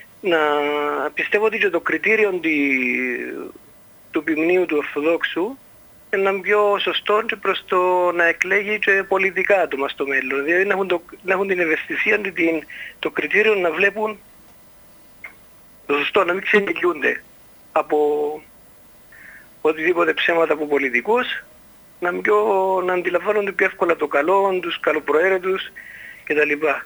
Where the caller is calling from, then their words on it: Paphos, Paphos District, Cyprus; από Πάφο.